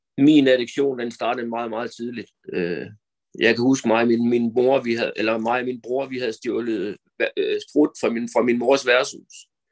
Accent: Copenhagen, Capital Region of Denmark, Denmark; born there; Jeg er fra 75. Jeg er født på Nørrebro. Og er opvokset ved, eller jeg kommer fra en helt almindelig dysfunktionel familie.

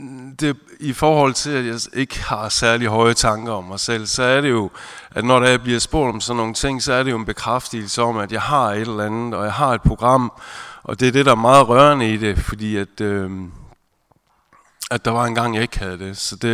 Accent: Esbjerg, Region of Southern Denmark, Denmark; jeg er 42 år, og jeg kommer her fra Esbjerg. Jeg har altid boet i Esbjerg, opvokset i Esbjerg. Jeg har fire ældre søskende

